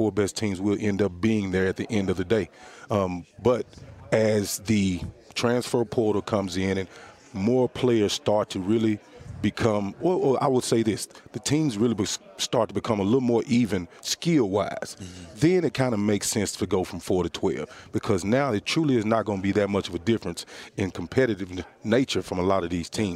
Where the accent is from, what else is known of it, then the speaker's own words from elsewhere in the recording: Tennessee, United States; I am born and raised in Tennessee, so my love for the university is a little different